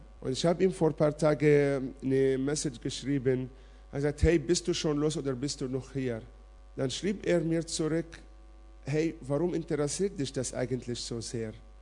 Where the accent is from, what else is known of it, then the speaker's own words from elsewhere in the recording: Ulm, Baden-Württemberg, Germany; Ich komme aus Ulm, sie kommen aus Weikersheim.